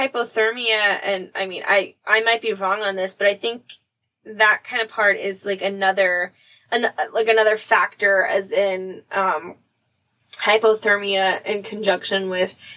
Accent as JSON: {"language": "English", "country": "United States", "said": "So I'm an American. I can do that."}